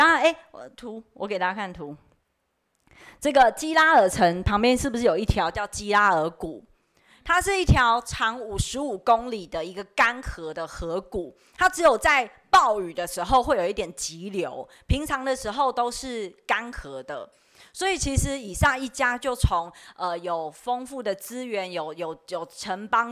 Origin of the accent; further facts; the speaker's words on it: Taiwan; 大家身为台湾人，你们用想的就觉得台湾人会怎样？